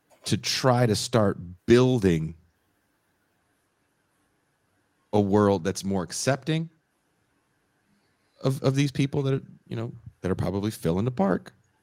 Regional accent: California, United States; I speak about this so much because I'm from the Bay Area

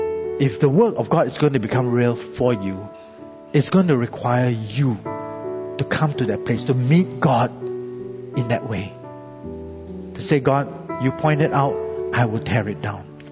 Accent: Singapore; You know, many of us as Singaporean Christians may be familiar with the story of the ACS Clock Tower Revival back in 1972, right?

